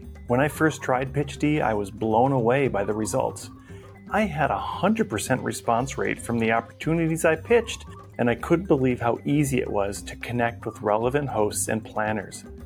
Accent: Montana, United States; born there; and I was born in Montana.

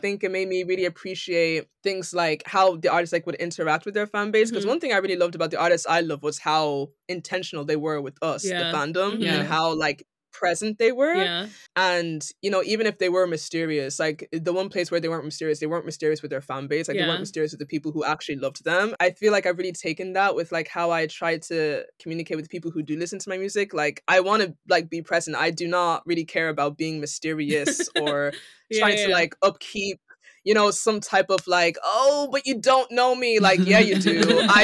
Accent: Ireland; because I'm from Ireland.

